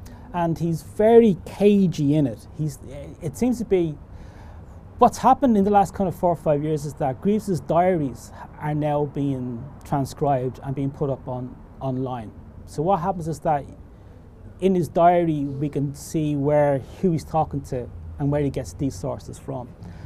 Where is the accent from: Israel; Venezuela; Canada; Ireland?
Ireland; Dublin, Leinster; accent: Dublin; which I can't pronounce with my dub accent